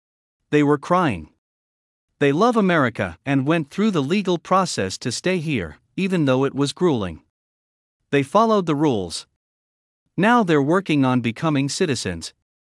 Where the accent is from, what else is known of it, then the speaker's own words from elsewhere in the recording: Michigan, United States; My Democratic relatives and friends back in my home state of Michigan told me they liked Trump and were voting for him.